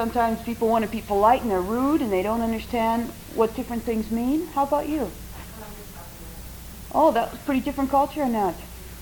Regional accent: Wilbur, Nebraska, United States; As a child growing up in Wilbur, Nebraska, the only people I knew were Czechs.

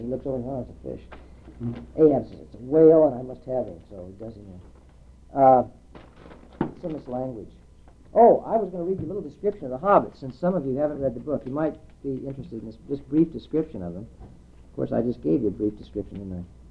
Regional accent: Illinois, United States; It's just like being on the farm was growing up in Southern Illinois.

